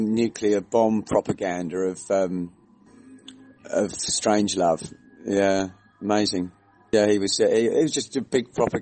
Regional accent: England, United Kingdom; when we're children growing up in England

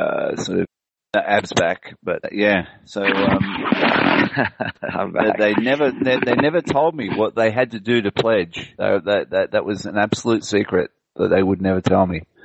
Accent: England, United Kingdom; born there; No, I was born in England.

